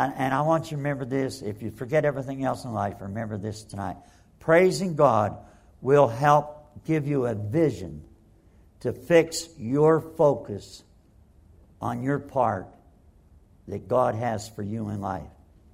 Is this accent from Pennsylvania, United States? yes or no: yes; Pittsburgh, Pennsylvania, United States; Now, I'm from Pittsburgh, and I had to go downtown on a streetcar to where they did pictures.